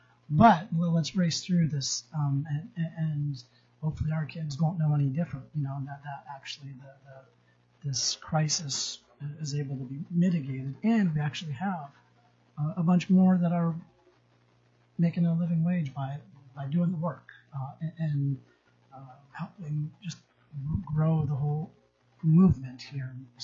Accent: Yakutat, Alaska, United States; now in Juneau, United States; I'm from Yakutat. I am an attorney. I grew up in Yakutat, but I've been a member of the Bar Association for over 20 years in the First Judicial District here in Juneau.

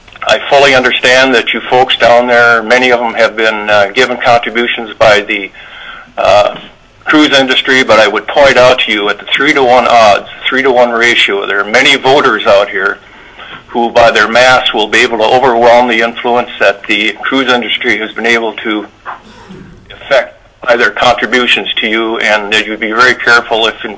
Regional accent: Homer, Alaska, United States; I am from Homer, and I'm representing myself.

